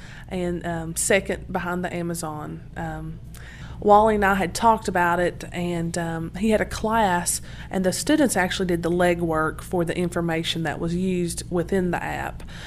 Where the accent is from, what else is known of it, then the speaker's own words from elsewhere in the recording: St. Paul, Virginia, United States; because I'm from St. Paul, Virginia, and we've looked at all of our lives